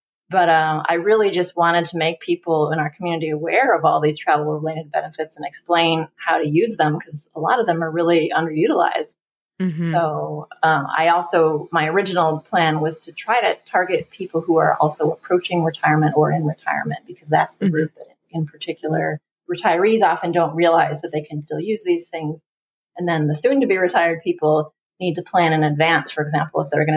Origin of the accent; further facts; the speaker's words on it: United States; we stayed in Europe for the 90 days that you're allowed to stay as an American, just with no visa.